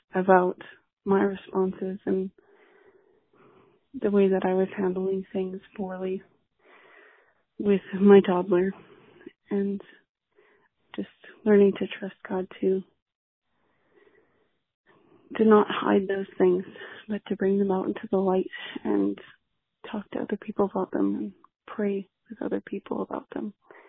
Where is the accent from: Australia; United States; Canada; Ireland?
Canada; I'm from Canada, and I have a 3-year-old and a newborn.